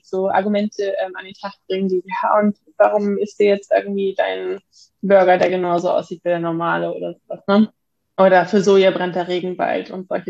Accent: Hamburg, Germany; now in Lübeck, Germany; Weil im Gegensatz zu Lübeck ist natürlich in Hamburg schon mehr Auswahl, aber ich wohne mittlerweile schon seit ja, fast 10 Jahren in Lübeck.

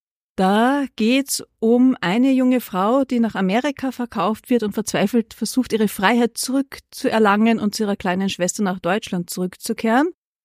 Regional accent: Gallneukirchen, Upper Austria, Austria; now in Linz, Austria; ich komme natürlich aus Oberösterreich, genauer gesagt aus dem Müllviertel. Ich bin in Gallnerkirchen aufgewachsen, bis mich die Liebe nach Linz geführt hat, wo ich bis heute wohne.

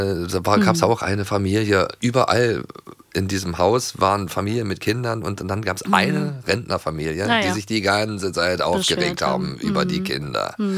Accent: East Germany, Germany; nur bei uns in der DDR hieß ein Jugendzentrum Jugendclub.

